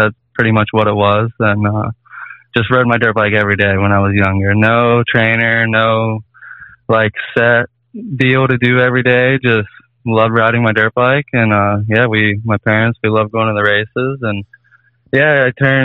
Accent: Ohio, United States; I grew up here in Ohio, like southeast Ohio, more southern.

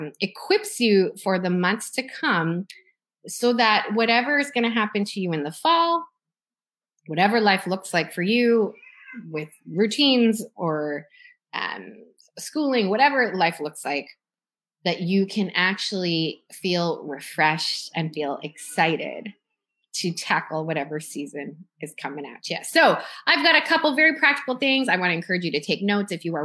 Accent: Toronto, Ontario, Canada; I'm from Toronto.

